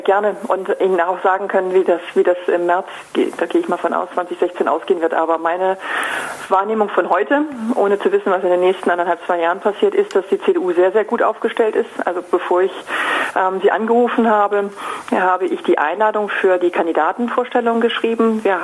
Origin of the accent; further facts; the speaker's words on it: Schleswig-Holstein, Germany; born there; moved away as an adult; ich bin gebürtiger Fischkopf, also bin in Schleswig-Holstein geboren, bin aber nach dem Abitur nach Tübingen zum Studium gegangen.